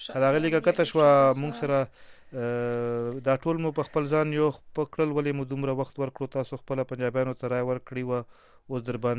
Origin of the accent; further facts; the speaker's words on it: Mardan, Khyber Pakhtunkhwa, Pakistan; د مردان نیم سټوډنټ يم